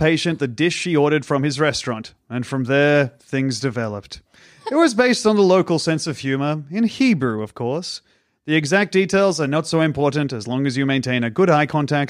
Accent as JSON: {"language": "English", "country": "Australia", "said": "I'm an Australian comedian and mime."}